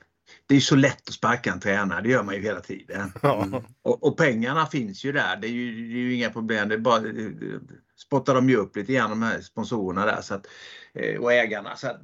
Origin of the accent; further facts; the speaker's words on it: Växjö, Kronoberg County, Sweden; Men jag är ju uppvuxen i Växjö, vet du, så att det vet i fåglarna vad det kan ha varit egentligen.